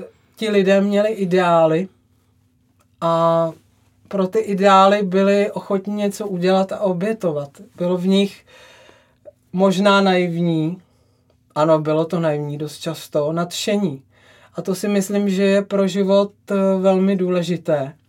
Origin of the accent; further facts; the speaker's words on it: Vysočina Region, Czechia; rodačka z Vysočiny jako já, ale trošku z jiné části.